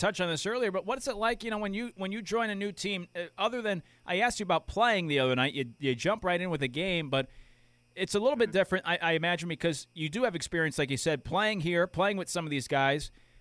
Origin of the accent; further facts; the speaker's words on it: Connecticut, United States; Now, I'm originally from Connecticut. I can tell you that I miss certain things.